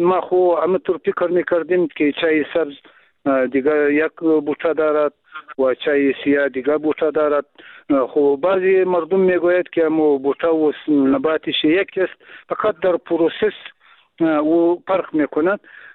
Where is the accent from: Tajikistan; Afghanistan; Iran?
Afghanistan; first language Pashto; Persian is a second language